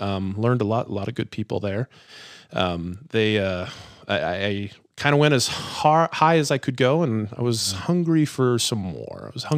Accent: Phoenix, Arizona, United States; But growing up in Phoenix, we would have these pool parties and they would always have to be at midnight because it's just too hot.

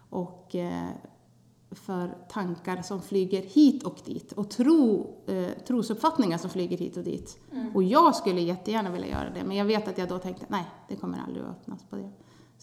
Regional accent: Jämtland County, Sweden; also born or lived in Gotland; now in Norrtälje, Sweden; jag kommer från Jämtland och har vuxit upp där. Och sen bodde jag på Gotland några år. Och sen bor jag i Norrtälje. Sen på hela 2000-talet har jag bott i Norrtälje. Just. Så 22 år.

